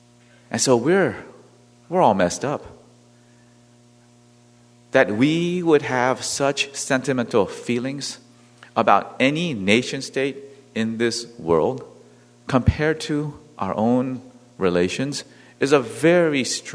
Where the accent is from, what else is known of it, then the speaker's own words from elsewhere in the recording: South Korea; is a huge Korean diaspora all over the world. We have to be the best at everything. Why? Because my home country has suffered colonial humiliation for 5,000 years.